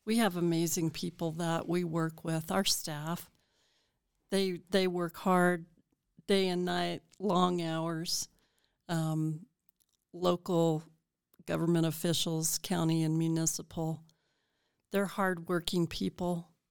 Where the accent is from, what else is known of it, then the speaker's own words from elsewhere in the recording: Colorado, United States; I grew up here in the Valley when I was early elementary school. My dad had a sheep ranch here in the Valley, and we ran several thousand head of sheep up by La Garita.